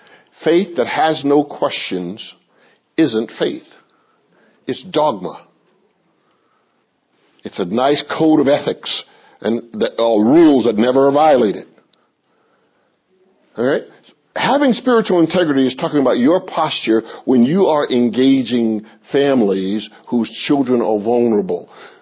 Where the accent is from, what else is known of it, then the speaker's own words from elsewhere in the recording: the South, United States; I grew up in the South.